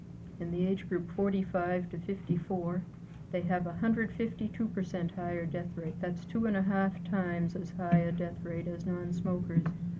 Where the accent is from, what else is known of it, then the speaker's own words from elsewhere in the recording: Eugene, Oregon, United States; from Eugene.